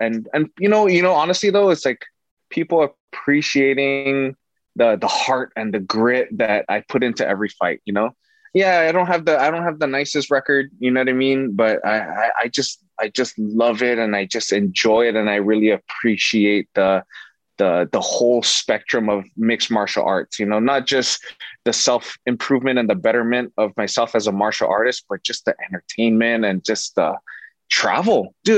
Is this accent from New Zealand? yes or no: no; Saipan, Northern Mariana Islands; Yeah, so we were just all the little island boys and beach boys just kind of like learning and like watching